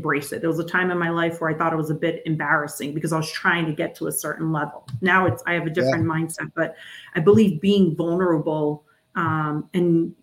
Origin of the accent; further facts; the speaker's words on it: New York, United States; now in Atlanta, United States; I'm from New York originally. I don't live in New York anymore. I'm in the South. I'm in Atlanta, Georgia, but we, you know, New Yorkers can be very frank at times.